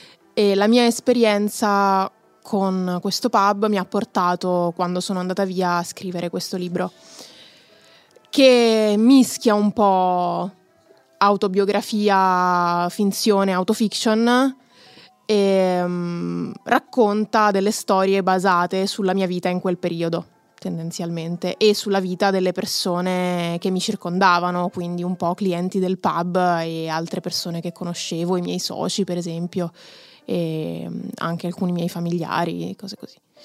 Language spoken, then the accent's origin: Italian; Rome, Lazio, Italy; accent: Roman; il mio accento romano, nonostante io sia nata e cresciuta a Roma, è tremendo.